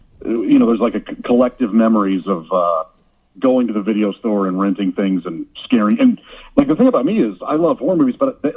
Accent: St. Louis, Missouri, United States; I grew up in St. Louis, Missouri with 3 brothers

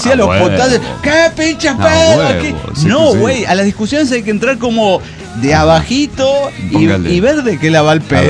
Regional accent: Tecomán, Colima, Mexico; also born or lived in Ciudad Obregón; yo como nací en Ciudad Obregón, Sonora, criado en Tecomán, Colima

